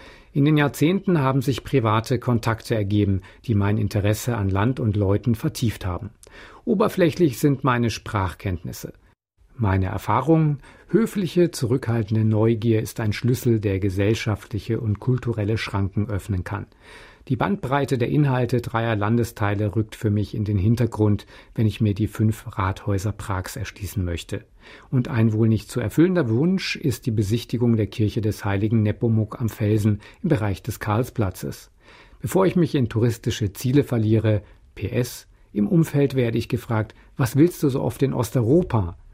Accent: Gera, Thuringia, Germany; In meiner Heimatstadt Gera ist mir aufgefallen

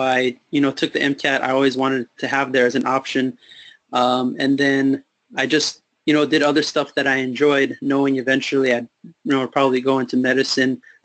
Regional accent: Los Angeles, California, United States; now in New York, United States; I'm from Los Angeles, and that's pretty much where I grew up. I did my undergrad at UCSD, so I lived there for 4 years.

